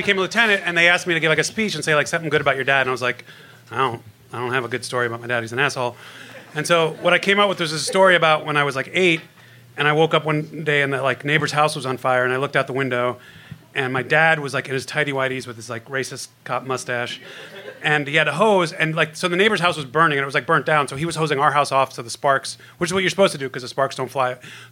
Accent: Monroe, New York, United States; So my dad, I grew up in Monroe, New York, which is like an hour north.

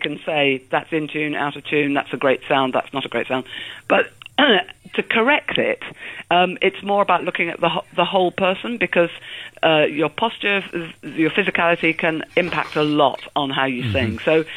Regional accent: United Kingdom; I am British and 8:30 in the morning doesn't happen singing

